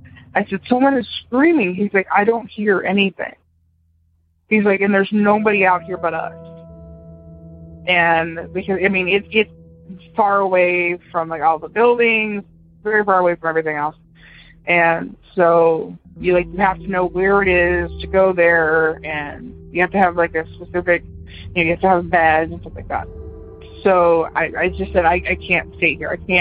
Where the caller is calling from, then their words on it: Florida, United States; I'm calling from Brevard County, Florida.